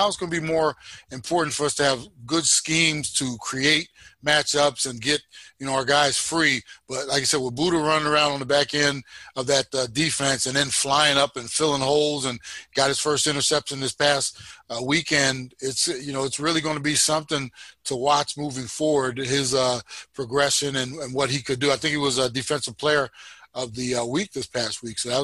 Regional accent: Seattle, Washington, United States; I had 27-24 Seattle. So, I mean, I know my hometown people, they hate when we pick against them

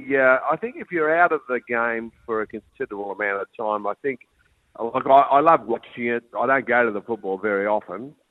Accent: Melbourne, Victoria, Australia; I came from a Melbourne area. I came from the East Bentley area.

